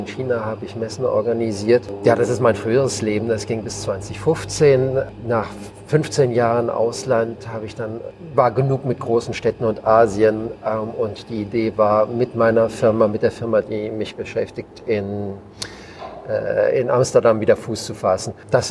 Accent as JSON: {"language": "German", "region": "Rhineland-Palatinate", "country": "Germany", "moved": "yes", "said": "Und als ich 2000 weggegangen bin aus Deutschland, hätte mich die Rheinregion Rheinhessen nicht weniger interessieren können. Und auch Rheingau hat mich überhaupt nicht interessiert."}